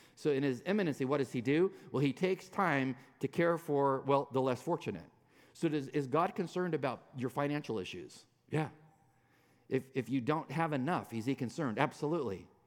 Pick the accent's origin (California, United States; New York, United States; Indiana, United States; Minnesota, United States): California, United States; Now, I don't know if you can tan. I'm a Californian.